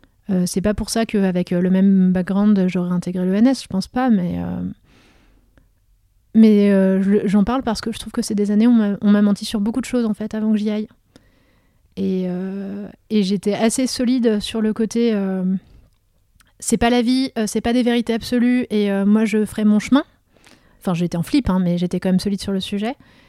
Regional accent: Grand Est, France; Donc je suis fille de médecin de toute petite ville des Vosges. Mais j'ai quand même ce contexte-là où j'ai grandi en étant dans un pays qui est quand même assez sinistré socialement.

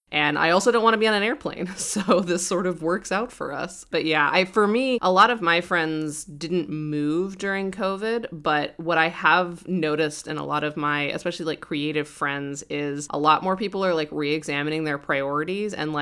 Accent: Colorado, United States; now in Brooklyn, United States; I grew up in Colorado, so my fiance and I are going to move in with my mom as like a halfway point

